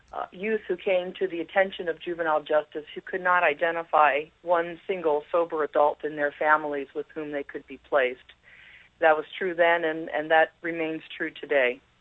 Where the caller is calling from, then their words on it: Bethel, Alaska, United States; As you mentioned, I'm calling from Bethel, Alaska, which is where I live and work.